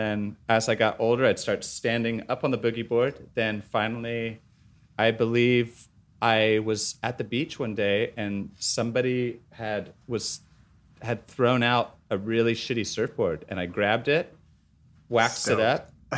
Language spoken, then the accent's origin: English; Hong Kong; also born or lived in England; now in Hawaii, United States; I grew up in Hong Kong and England and then moved to Hawaii later.